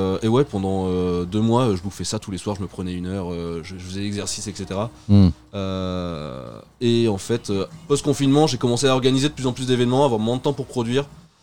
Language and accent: French; Saint-Étienne-de-Bondeville, Normandy, France; also born or lived in Fécamp; now in Rouen, France; Alors moi je viens de Fécamp, ça fait 8 ans que je suis à Rouen. Mais je suis originaire de Fécamp, j'ai grandi à Saint-Étienne-de-Bondeville, juste à côté.